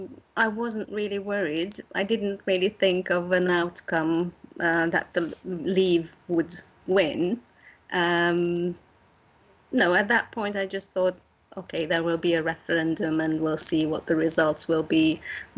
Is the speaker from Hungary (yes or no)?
yes; Hungary; English is a second language; moved away as an adult; now in London, United Kingdom; I'm from Hungary originally, and I taught at a university in Budapest.